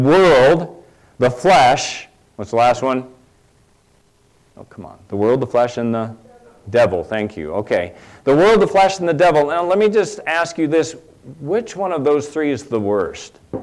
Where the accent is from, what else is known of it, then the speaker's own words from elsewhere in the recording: California, United States; I'm from California, born and bred in California. I like to say now, most definitively, I'm from California.